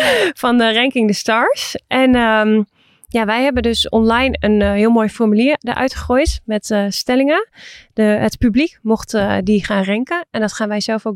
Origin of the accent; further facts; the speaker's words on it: Assen, Drenthe, Netherlands; born there; Ik ben ook geboren in Assen.